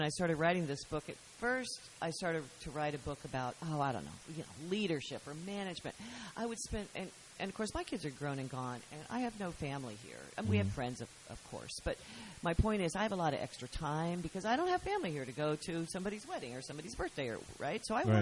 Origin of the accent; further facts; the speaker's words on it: Arkansas, United States; And because I'm from Arkansas